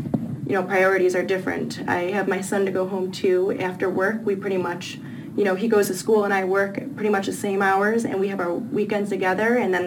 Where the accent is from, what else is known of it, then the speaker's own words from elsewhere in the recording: Oakland, Illinois, United States; now in Florida, United States; I'm from Oakland, Illinois, which is right outside of Chicago. And I have been living here in Florida for 11 years